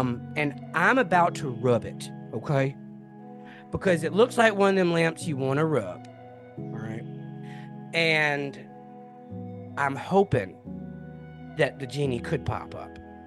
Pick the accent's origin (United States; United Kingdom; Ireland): United States; Mississippi; I kept it because I'm from Mississippi, and we were just so excited.